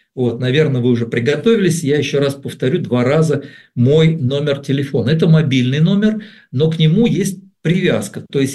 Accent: Moscow, Russia; допустим, я москвич, вот такой коренной

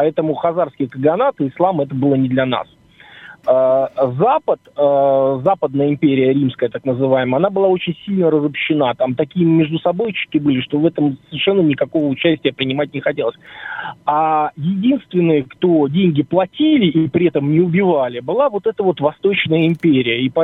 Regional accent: Saint Petersburg, Russia; Я из Санкт-Петербурга.

